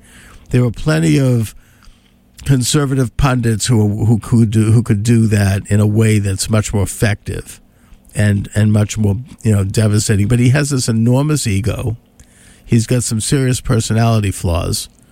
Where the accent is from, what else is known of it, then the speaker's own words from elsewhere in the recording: United States; Now, as a conservative and as an American citizen, and as a rational person